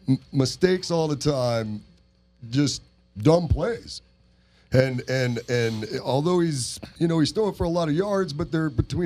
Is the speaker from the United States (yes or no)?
yes; Daytona Beach, Florida, United States; I came out here from Daytona Beach, and it was all for doing comedy.